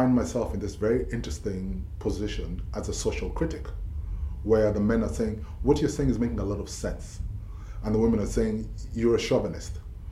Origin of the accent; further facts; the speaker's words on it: Nairobi, Kenya; also born or lived in Kisumu; now in Amsterdam, Netherlands; I was born in Kisumu in the early 70s. My dad was a hospital administrator, so he moved to Nairobi by 1979, and since then, literally, I became a Nairobi resident. So Nairobi largely is where I grew